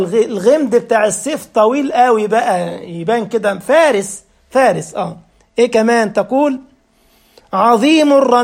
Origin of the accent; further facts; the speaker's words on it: Upper Egypt, Egypt; انا صعيدي على فكره من وجه جبلي